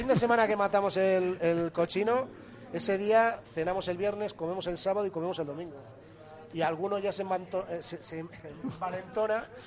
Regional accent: Villanubla, Castile and León, Spain; aquí prácticamente todos somos de Villanubla, o que tus padres son de Villanubla, o tienes algo de relación con el pueblo

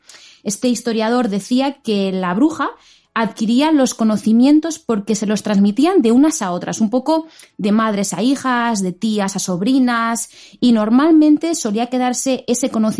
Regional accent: Basque Country, Spain; la principal fuente de riqueza de Vizcaya y de Guipúzcoa, que es de donde yo soy.

